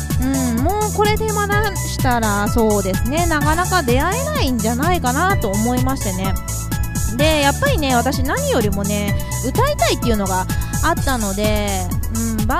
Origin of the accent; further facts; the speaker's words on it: Nagoya, Aichi, Japan; accent: Nagoya dialect; 名古屋っぽい方言というか名古屋弁はどうしても出ちゃいますね。